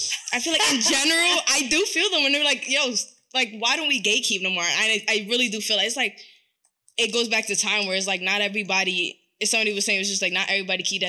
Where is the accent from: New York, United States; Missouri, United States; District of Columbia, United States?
New York, United States; Bronx; I really grew up, like, in the streets, like, in real life. Like, I'm from the South Bronx. Like, I grew up really rough.